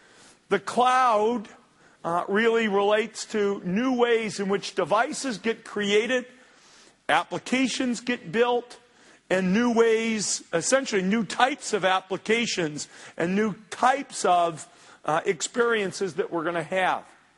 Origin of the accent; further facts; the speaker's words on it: Detroit, Michigan, United States; I grew up in Detroit, and so I guess car industry very much on my mind.